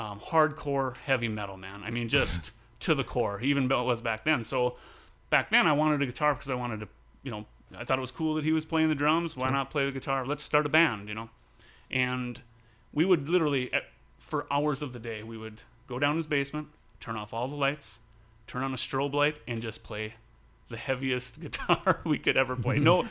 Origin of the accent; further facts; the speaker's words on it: Pekin, North Dakota, United States; I'm from Pekin, North Dakota.